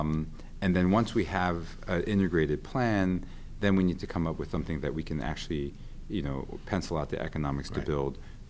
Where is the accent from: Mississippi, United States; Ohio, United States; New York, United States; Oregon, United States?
New York, United States; Queens; So I also grew up a baseball fan, a Mets fan. I grew up in Queens.